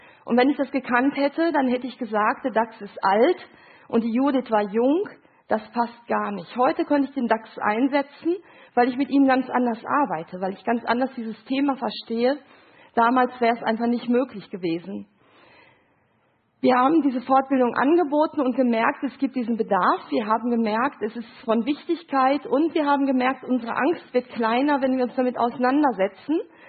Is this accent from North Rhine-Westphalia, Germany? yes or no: yes; Gelsenkirchen, North Rhine-Westphalia, Germany; Ja, ich komme aus Gelsenkirchen, arbeite da im Institut für Familientrauerbegleitung.